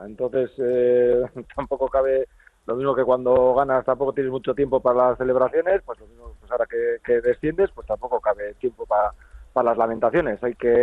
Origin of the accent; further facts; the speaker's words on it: Basque Country, Spain; creo que somos cinco vascos, si no me equivoco ahora.